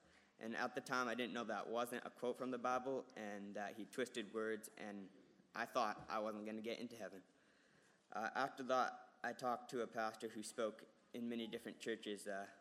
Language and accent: English; Calgary, Alberta, Canada; born there; I was born on November 28, 2001 in Calgary, Alberta. I was born into a Christian family